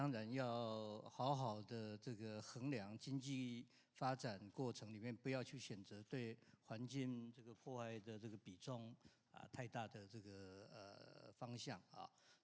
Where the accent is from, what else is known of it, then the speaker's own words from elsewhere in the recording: Hualien, Hualien County, Taiwan; 那我的老家花莲的人口就只有比永和多一点点啊。